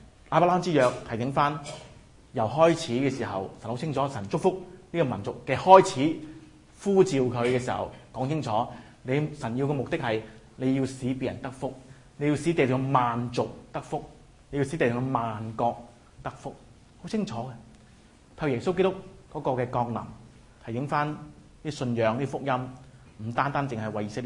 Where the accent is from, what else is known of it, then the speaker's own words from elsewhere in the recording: Hong Kong; 或者我都是香港來